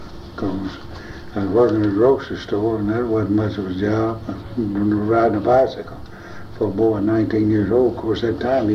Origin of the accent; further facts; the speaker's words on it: Jacksonville, Arkansas, United States; also born or lived in Pulaski County / North Little Rock; now in Conway, United States; Jacksonville, Arkansas, and lived around Pulaski County most of the time after that. And North Little Rock, North Little Rock.